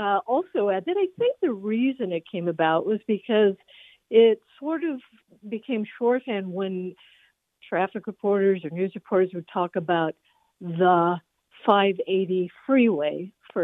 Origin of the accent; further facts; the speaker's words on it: San Francisco, California, United States; now in Reno, United States; I just wanted to call to confirm that I'm from San Francisco, 45 years there.